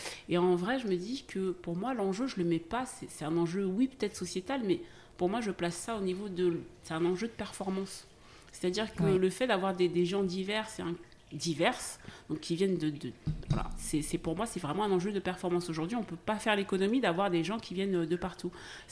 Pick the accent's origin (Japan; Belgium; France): France; C'est pas français de souche, même si je suis française.